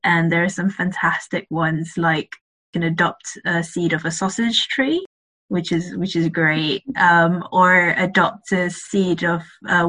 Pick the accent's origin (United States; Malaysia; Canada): Malaysia; I come from Malaysia, so it's Southeast Asia